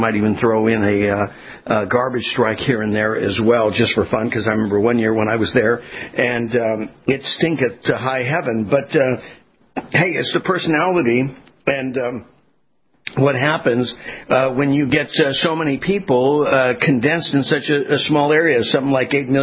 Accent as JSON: {"language": "English", "region": "California", "country": "United States", "tie": "born or raised there", "said": "I grew up in the West Coast and in California"}